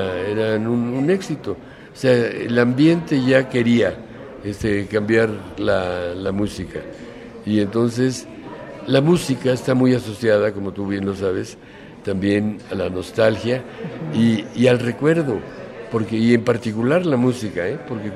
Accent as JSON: {"language": "Spanish", "region": "Mexico City", "country": "Mexico", "tie": "born or raised there", "said": "yo crecí en la Colonia del Valle, y en la Colonia del Valle había un carnaval que se hacía anualmente"}